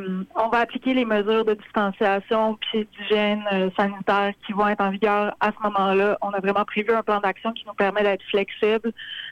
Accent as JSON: {"language": "French", "town": "Carleton", "region": "Quebec", "country": "Canada", "said": "Moi, je suis originaire de Carleton."}